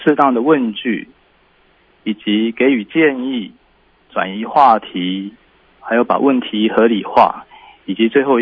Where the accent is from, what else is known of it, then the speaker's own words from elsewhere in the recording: China; 我们中国人常说这个吼凶闹亏丢进波